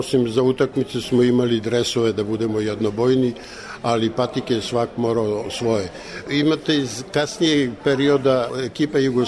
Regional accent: Niš, Nišava District, Serbia; born there; now in Belgrade, Serbia; Ja sam rođen u Nišu, majka udala se rano odmah posle gimnazije, otac je Kragujevčanin, ali su se oni rastali 45. godine i ja sam sa majkom prešao u Beograd, a otac je ostao u Nišu

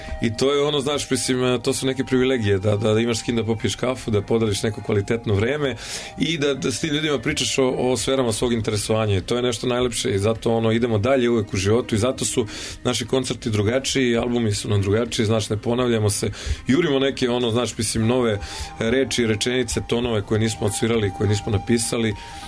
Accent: Valjevo, Kolubara District, Serbia; ja sam krenuo u Valjevu kao ono, sa košarkom u Metalcu, pa fudbal u Krušiku i tako, mislim, odrastao sam pored Krušikovog stadiona

